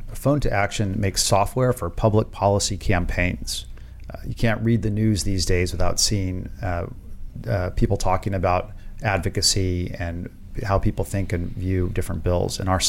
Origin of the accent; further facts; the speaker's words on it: Dallas, Texas, United States; My mother and father gave us everything that we needed to grow up, growing up in Dallas. And they always prioritized our education. So I ended up going to a middle school in Dallas, Texas